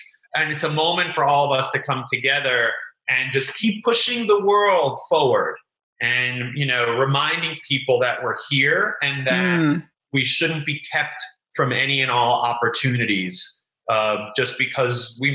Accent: New York City, New York, United States; now in Los Angeles, United States; Oh, secret about me is that I am in LA, but I don't drive a car because I grew up in New York City and I never got a driver's license.

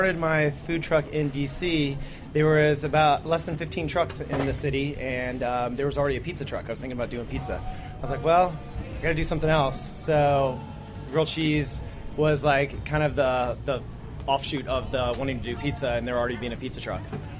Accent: Washington, District of Columbia, United States; From Washington, D.C.

